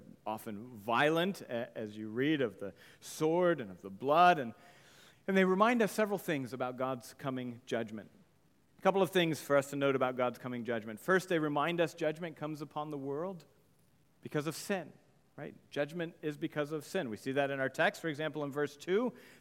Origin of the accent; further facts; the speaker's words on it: United States; I'm American